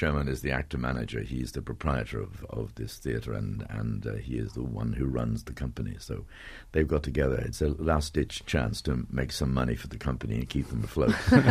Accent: Ireland; I grew up in Ireland

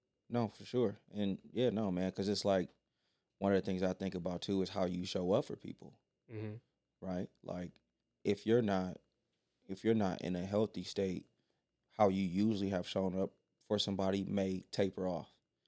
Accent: Oakland, California, United States; I grew up in Oakland, California.

